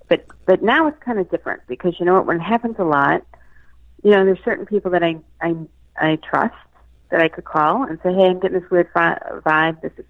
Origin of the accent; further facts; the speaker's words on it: Boston, Massachusetts, United States; obviously I'm from Boston, and you got to remember the Boston Marathon's on, it's always on a school holiday, during that week.